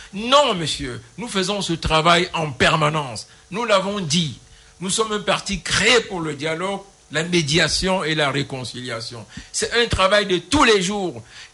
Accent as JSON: {"language": "French", "country": "Cameroon", "said": "Nous sommes combien au Cameroun? 200 ethnies. Nous sommes combien de Camerounais? Environ 30 millions."}